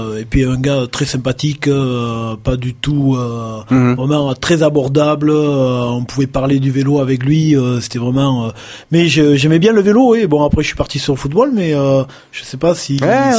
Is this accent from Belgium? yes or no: no; Mont-de-Marsan, Nouvelle-Aquitaine, France; Non, j'étais de Mont-de-Marsan.